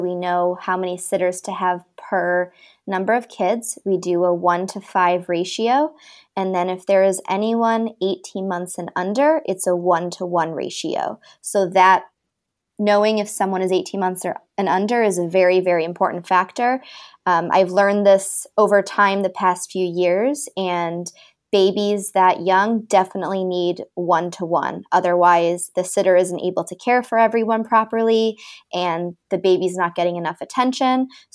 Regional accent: Michigan, United States; So I grew up in Michigan. So it was kind of just an easy place to start it.

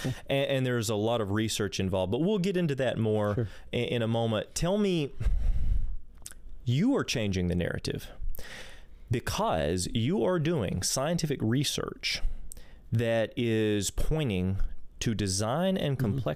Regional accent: Tennessee, United States; Well, I'm from Tennessee.

